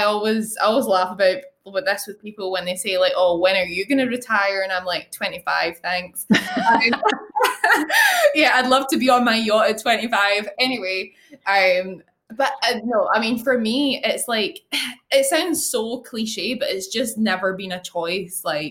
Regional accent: Glasgow, Scotland, United Kingdom; So Glasgow.

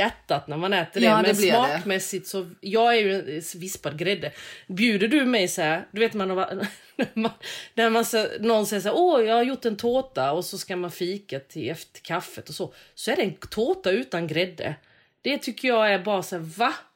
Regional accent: Växjö, Kronoberg County, Sweden; Så gjorde vi hemma i Växjö och det var också pappas favorit liksom sådär.

